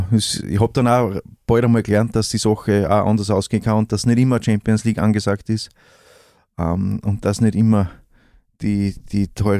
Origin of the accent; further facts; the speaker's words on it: Styria, Austria; ich bin ein Steirer. Zwar nur 300 Meter weg von der oberösterreichischen Grenze, aber das macht so einen riesengroßen Unterschied.